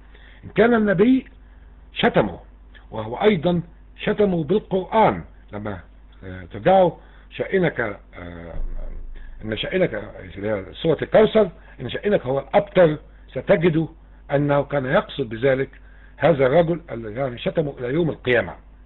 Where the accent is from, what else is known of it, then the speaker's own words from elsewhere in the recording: Egypt; اللي هم بهدلوا في بلادنا مصر بالذات